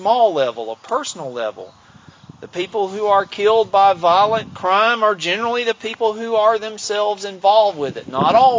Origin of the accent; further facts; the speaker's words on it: Alabama, United States; He wound up in prison down in my home state in Alabama for not quite a year for obstruction of justice.